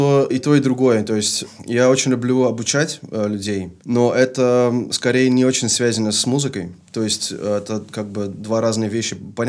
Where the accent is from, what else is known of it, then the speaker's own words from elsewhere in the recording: Leffinge, West Flanders, Belgium; Вообще я не вырос в Остенде, я вырос в деревне недалеко от Остенде, под названием Лаффинге. Моя мама там до сих пор живет